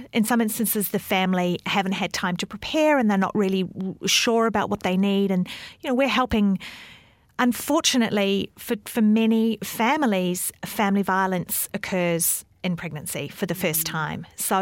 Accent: Wellington, New Zealand; Yeah, I did grow up in the Wairarapa, which is near Wellington in the country, great grape-growing region.

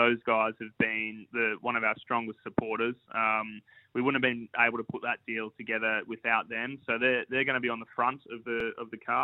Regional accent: Central Coast, New South Wales, Australia; a little sign writers workshop in West Gosford, back in my hometown, Central Coast.

